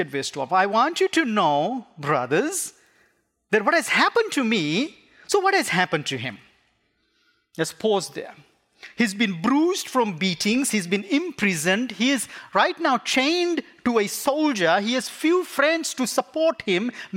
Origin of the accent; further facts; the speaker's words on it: Fiji; You know, I come from Fiji Islands, and the gospel came from London all the way to the South Seas.